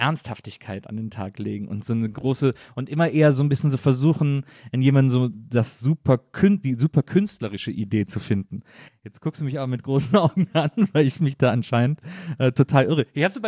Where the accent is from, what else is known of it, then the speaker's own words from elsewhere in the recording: North Rhine-Westphalia, Germany; ich war 13, 14 oder so, ich komme aus der Nähe von Köln, saß da in Westdeutschland